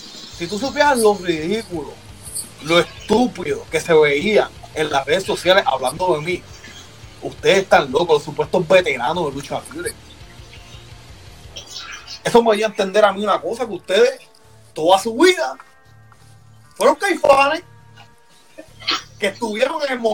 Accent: Levittown, Puerto Rico; Yo me crié en Levitown toda mi vida.

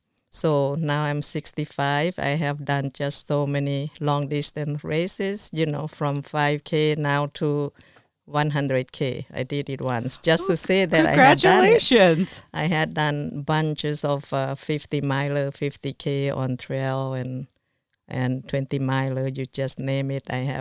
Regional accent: Laos; English is a second language; moved away; we came from Laos with really nothing.

